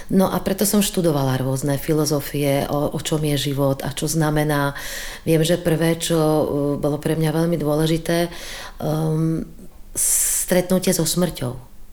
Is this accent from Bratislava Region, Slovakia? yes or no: yes; Bratislava, Bratislava Region, Slovakia; born there; ja som sa narodila v Československu, na Slovensku v Bratislave.